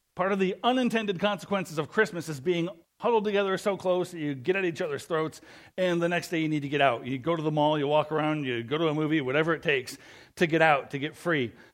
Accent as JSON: {"language": "English", "town": "Denver", "region": "Colorado", "country": "United States", "tie": "born or raised there", "also_born_or_lived": "Castle Rock", "said": "But loved growing up in Denver."}